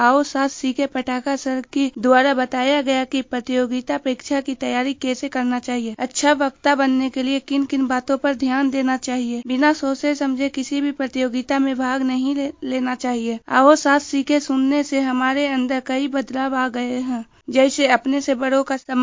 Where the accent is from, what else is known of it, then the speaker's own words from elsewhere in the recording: Sohjana, Bihar, India; गिधौर प्रखंड अंतर्गत रतनपुर पंचायत सोहजना गांव की रहने वाली हूँ। मेरा उम्र 18 वर्ष है।